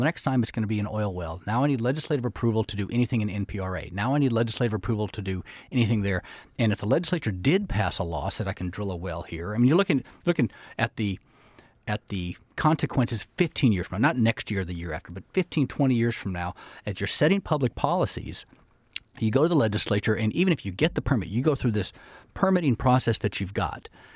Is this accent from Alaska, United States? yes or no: yes; King Salmon, Alaska, United States; I'm from King Salmon. I grew up in King Salmon.